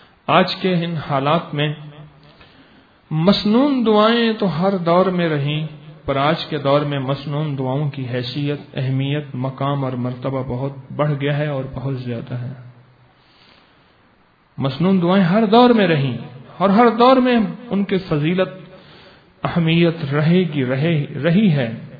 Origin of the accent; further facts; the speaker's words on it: Lahore, Punjab, Pakistan; میں لاہور سے آیا ہوں جو فیشن کی منڈی ہے.